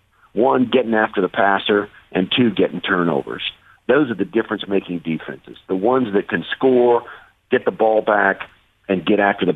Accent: Kansas, United States; Well, you know, I was born in Smith Center, Kansas. My mom and dad, we were actually living in Glasgow, Kansas. And then from Glasgow, we moved down to Kiowa

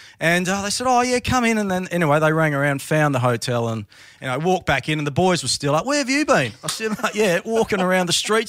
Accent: Australia; excuse me, I'm from Australia, can you help me out?

